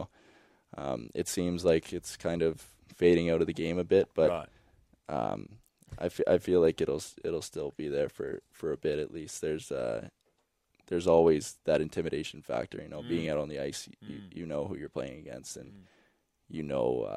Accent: Niagara-on-the-Lake, Ontario, Canada; just minor hockey back in Niagara Falls, which was my hometown AAA center. I was actually from Niagara-on-the-Lake, but they only had single A, so I would travel a bit to Niagara Falls and play there.

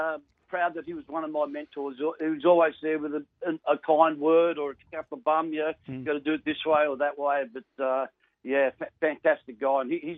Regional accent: Cabramatta, New South Wales, Australia; I wasn't that great at school, and growing up in Cabramatta, I thought, probably I'd end up in a bank as a bank teller.

